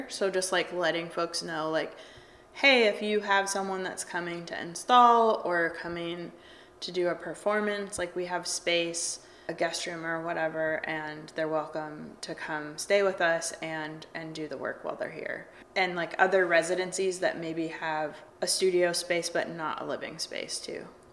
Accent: Palo Alto, California, United States; also born or lived in Mountain View; now in San Francisco, United States; Like I grew up in the South Peninsula, like in Palo Alto and Mountain View, and moved to San Francisco in 2004.

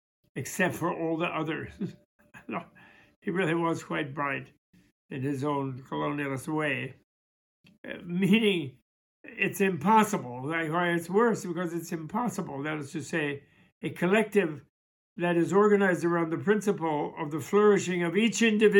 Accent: New York, United States; being a New Yorker and an American.

